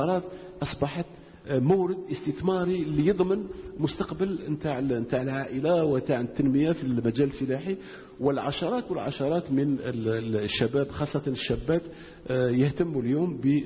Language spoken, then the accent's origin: Arabic; Algeria; نحن كدولة جزائرية، نحن كسلطات عمومية لسنا بحاجة إلى الإمكانيات المالية